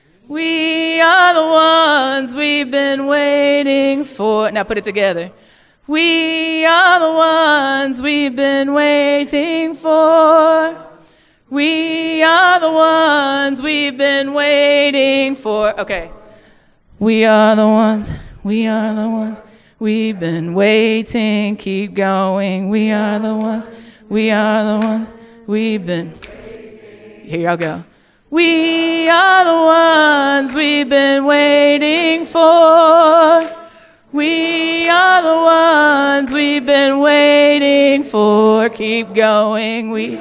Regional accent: Tennessee, United States; I'm from Tennessee. We got a right-wing trifecta.

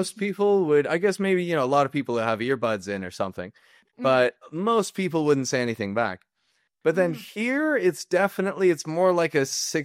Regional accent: Toronto, Ontario, Canada; now in Calgary, Canada; because I'm new to Calgary. I'm from Toronto myself.

